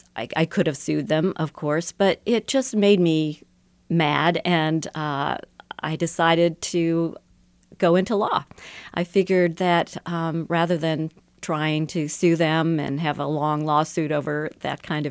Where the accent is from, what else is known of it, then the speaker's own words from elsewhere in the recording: Madison, Wisconsin, United States; also born or lived in Oberlin; I'm from Madison, Wisconsin. My father was a professor at the University of Wisconsin, and I grew up in Madison. I was born originally in Oberlin, Ohio, where my father taught.